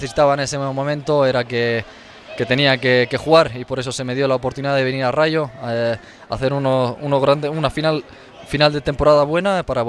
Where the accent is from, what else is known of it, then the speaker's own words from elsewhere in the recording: Morocco; Marruecos, en mi país siempre.